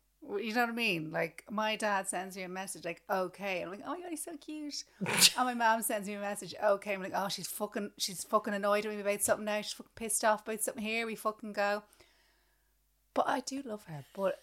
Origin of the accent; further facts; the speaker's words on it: Ireland; growing up in Ireland.